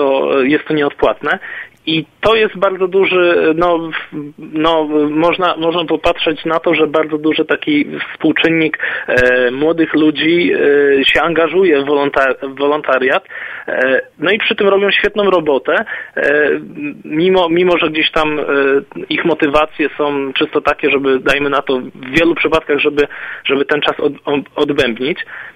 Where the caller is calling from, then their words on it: Kraków, Lesser Poland, Poland; Ja z Krakowa